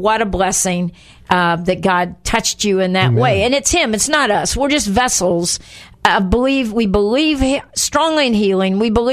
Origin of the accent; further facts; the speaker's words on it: Indiana, United States; We're both from Indiana